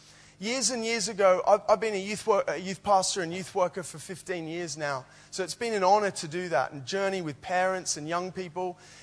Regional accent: Australia; moved away as an adult; if you noticed a little twang in my accent, I'm from Australia. And I came here when I was 18 to pursue a football career.

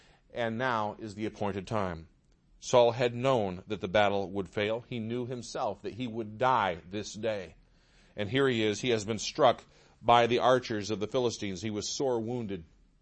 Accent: Midwest, United States; I grew up in the Midwest. I am a flatlander as far as ancestry is concerned. And I suppose if we had one of these things in the middle of Michigan, we might call it a mountain.

